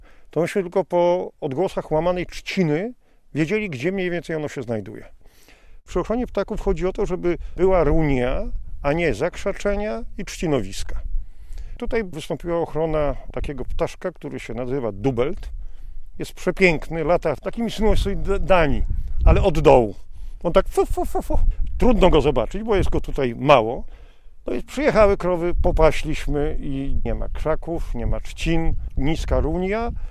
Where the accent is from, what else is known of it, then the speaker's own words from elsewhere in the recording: Silesian Voivodeship, Poland; now in Podlasie, Poland; Ja jestem z miasta, ja jestem ze Śląska, pracowałem w telewizorni, zostawiłem wielki świat, przyjechałem na Podlasie po to, żeby się relaksować.